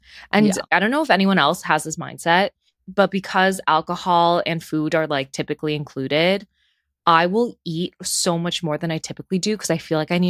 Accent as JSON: {"language": "English", "town": "Chicago", "region": "Illinois", "country": "United States", "tie": "born or raised there", "said": "even though I was born and raised in Chicago."}